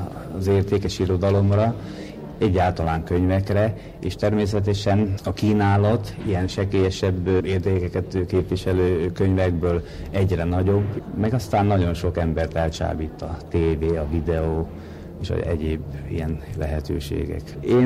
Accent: Alvár, Trnava Region, Slovakia; now in Dunajská Streda, Slovakia; a szülőfalum, Alvár önkormányzatának és a lakhelyem, Dunaszerdahelyi város önkormányzatának támogatásával jelent meg.

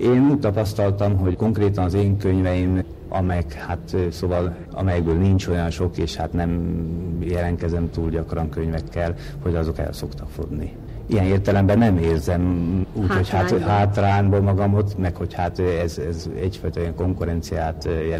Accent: Alvár, Trnava Region, Slovakia; now in Dunajská Streda, Slovakia; a szülőfalum, Alvár önkormányzatának és a lakhelyem, Dunaszerdahelyi város önkormányzatának támogatásával jelent meg.

